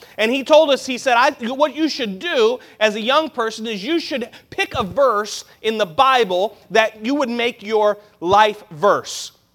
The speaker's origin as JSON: {"language": "English", "town": "Haines City", "region": "Florida", "country": "United States", "tie": "born or raised there", "said": "I grew up in Haines City, Florida, at the Landmark Baptist Church in Haines City, Florida. That was my home church. That's where I grew up."}